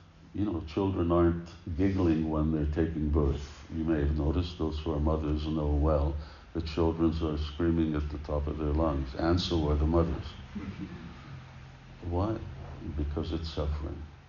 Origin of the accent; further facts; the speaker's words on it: Canada; accent: Canadian; I'm not from America, by the way, my accent is from Canada, it's a Canadian accent.